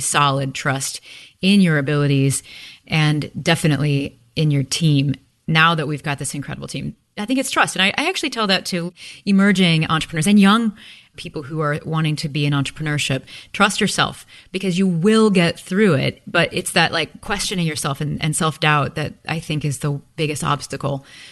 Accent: Midwest, United States; And there's something about growing up in the Midwest too.

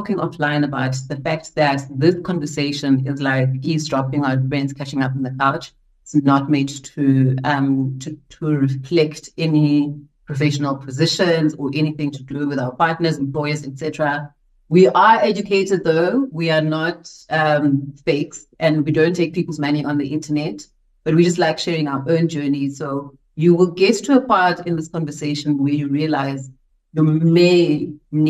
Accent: South Africa; first language Xhosa; English is a second language; I do this in my mother tongue, Xhosa, but today I am doing it in English

